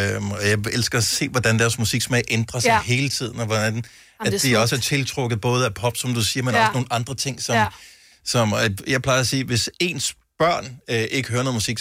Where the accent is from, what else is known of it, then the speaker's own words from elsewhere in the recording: Region of Southern Denmark, Denmark; Jeg er opvokset på Fyn.